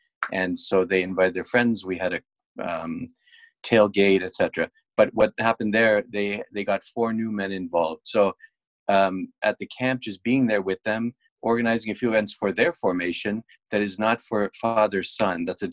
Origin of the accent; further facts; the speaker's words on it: Canada; now in United States; I'm a Canadian, so I have no interest in football